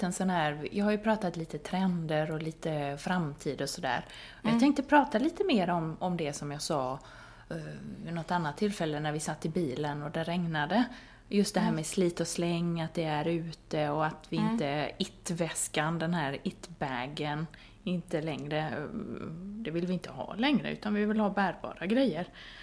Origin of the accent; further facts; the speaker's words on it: Skåne, Sweden; Men hemma i Skåne är det väl så här riktigt.